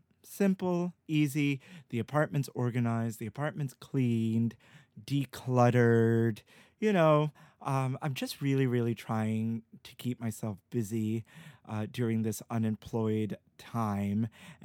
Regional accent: New York, United States; I grew up in New York all my life.

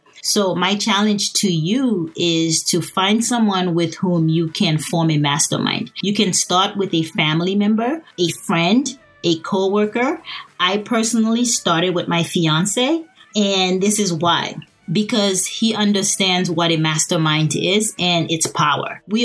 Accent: New York, United States; accent: New York; So you can forget about all those gen eds, as my New York accent would allow me to do.

